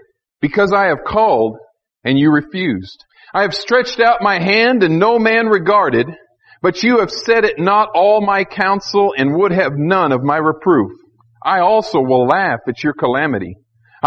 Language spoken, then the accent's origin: English; Tucson, Arizona, United States; I grew up in Tucson, and here he was in San Antonio, Texas